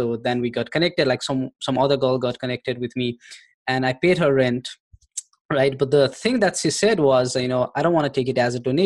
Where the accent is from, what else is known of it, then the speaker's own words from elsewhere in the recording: Nepal; I'm from Nepal.